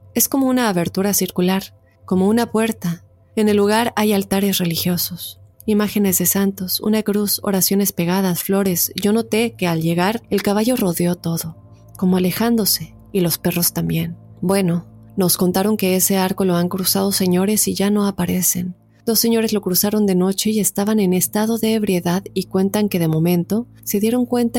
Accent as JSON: {"language": "Spanish", "town": "Tulancingo", "region": "Hidalgo", "country": "Mexico", "said": "Yo soy de Tulancingo, Hidalgo, México. Una ciudad vieja, ya que cuenta con asentamientos prehistóricos y se cree que son muy viejos."}